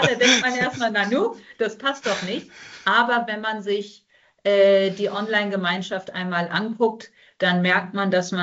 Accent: Hanover, Lower Saxony, Germany; Ich komme direkt aus Hannover. Ich bin am Maschsee aufgewachsen, in der List zur Schule gegangen.

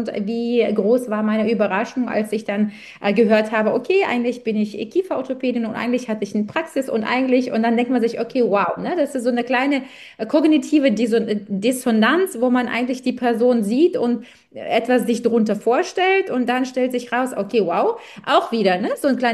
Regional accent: Belarus; now in Germany; ich komme ja ursprünglich aus Weißrussland, da wird einfach dem Aussehen ein anderer Wert gelegt

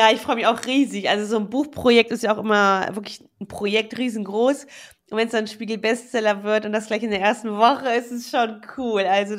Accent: Wuppertal, North Rhine-Westphalia, Germany; ich bin in Wuppertal aufgewachsen, habe in Düsseldorf studiert

